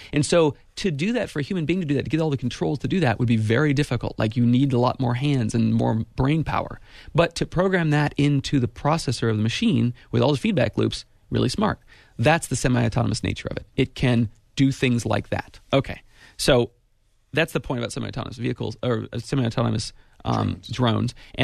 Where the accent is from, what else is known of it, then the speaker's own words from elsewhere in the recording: Ben Lomond, California, United States; She lives in Ben Lomond, my hometown